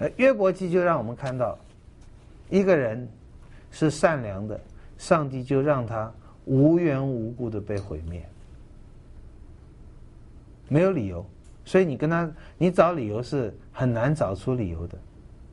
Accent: China; 各位一定不要把我们中国人或所有的人那个道德观放进去

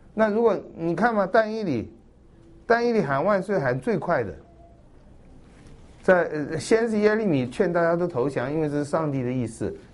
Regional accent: Taiwan; 吃我们台湾人纳税钱的

